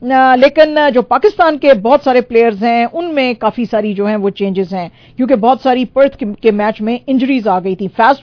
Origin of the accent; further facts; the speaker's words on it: Gujarat, India; आपको पता ही है मैं गुजराती हूं